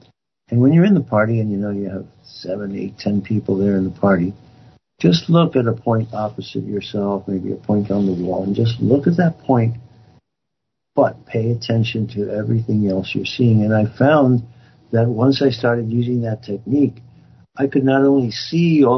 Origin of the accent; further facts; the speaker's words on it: New York, United States; one of the blessings I've had is growing up in New York, you know, and understanding body language.